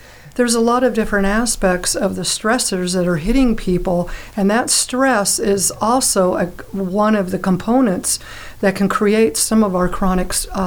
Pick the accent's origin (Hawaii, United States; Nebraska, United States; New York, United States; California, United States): California, United States; Santa Rosa; I've come from California. I was from Northern California, Santa Rosa, California.